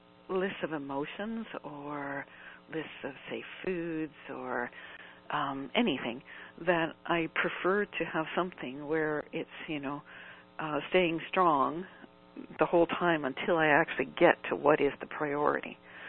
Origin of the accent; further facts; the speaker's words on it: Uxbridge, Ontario, Canada; And I'm from Uxbridge, Ontario, born in Toronto, but living in Uxbridge, Ontario.